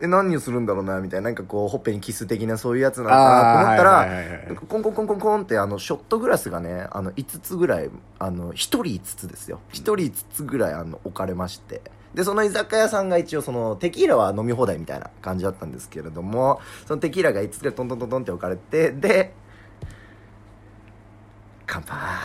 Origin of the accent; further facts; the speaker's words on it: Gunma, Japan; moved away as an adult; now in Tokyo, Japan; 自分今、出身は富田太陽くんと同じ群馬出身なんですけれども、大学とかいろいろなんやかんやで東京に上京させていただいて、で今現在はそうですね俳優になりたくて